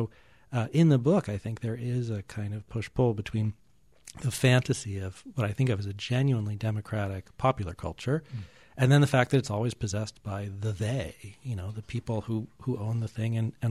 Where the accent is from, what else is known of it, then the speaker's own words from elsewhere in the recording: Newton, Massachusetts, United States; but I grew up just outside of Boston in Newton, and in those western suburbs, you know, Walden Pond is the nicest place to swim, and it's like the one pretty spot.